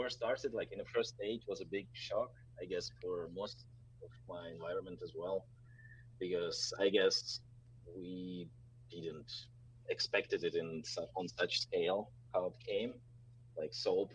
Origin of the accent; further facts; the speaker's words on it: Russia; English is a second language; moved away as an adult; I grew up in Russia. Like, I'm Russian.